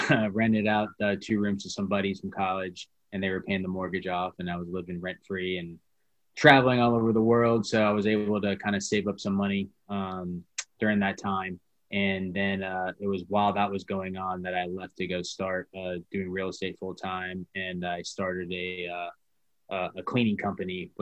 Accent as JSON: {"language": "English", "town": "Tampa", "region": "Florida", "country": "United States", "tie": "born or raised there", "said": "I am born and raised in Florida, Tampa, Florida, to be exact. I've never lived outside the state of Florida."}